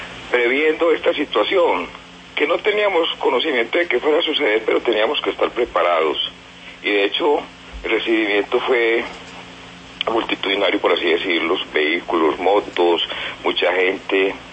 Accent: Medellín, Antioquia, Colombia; yo mismo soy de Medellín, oriundo de Medellín, desde la época de Pablo Escobar

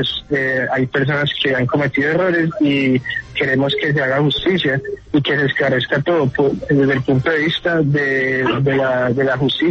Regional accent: Colombia

